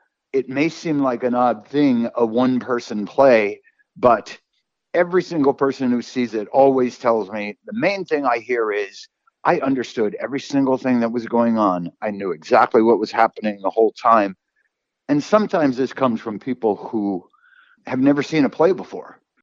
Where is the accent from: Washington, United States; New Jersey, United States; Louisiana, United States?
New Jersey, United States; Newark; also born or lived in West Texas; I was born in the West Texas desert, out in the middle of nowhere. But I grew up from age 7 to adulthood in Newark, New Jersey, which you can imagine the contrast between those two places.